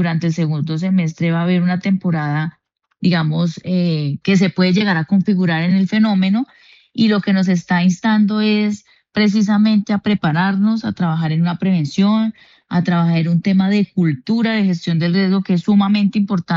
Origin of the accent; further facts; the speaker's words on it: Tolima, Colombia; ahí estábamos acompañando a la gobernadora como buen tolimense